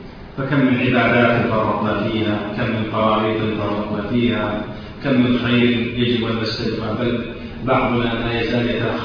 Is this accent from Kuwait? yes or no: yes; Kuwait; accent: Kuwaiti; مثل ما نقول احنا في لهجتنا الكويتيه